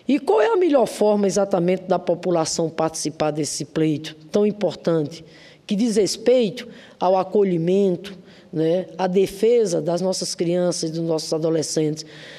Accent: Rio Grande do Norte, Brazil; lá no meu estado, Rio Grande do Norte.

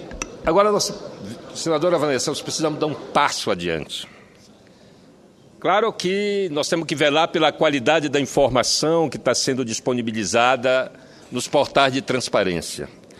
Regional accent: Amapá, Brazil; Eu sou de uma das regiões mais isoladas desse país. Eu sou do Amapá, da margem esquerda do Rio Amazonas.

